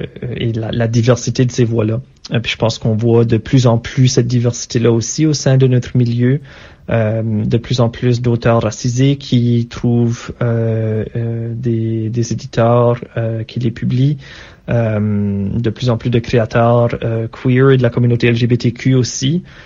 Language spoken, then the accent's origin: French; Acadia, Canada; les œuvres franco-canadiennes circulent quand même bien chez nous en Acadie